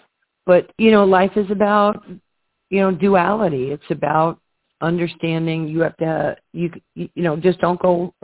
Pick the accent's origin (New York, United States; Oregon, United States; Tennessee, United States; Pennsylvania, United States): New York, United States; I was an underserved kid growing up in New York.